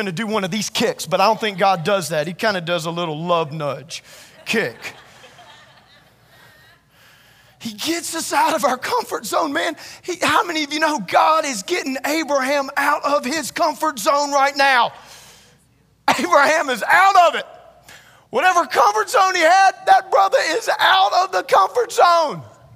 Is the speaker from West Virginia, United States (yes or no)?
no; Louisiana, United States; I'm from Louisiana, I'm sorry.